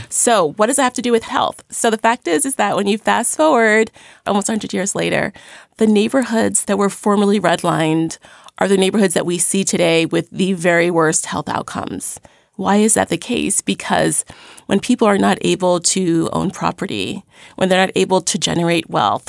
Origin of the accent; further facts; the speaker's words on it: Brooklyn, New York, United States; when I grew up in Crown Heights, Brooklyn, which I didn't know until later on in life was a formerly redlined neighborhood.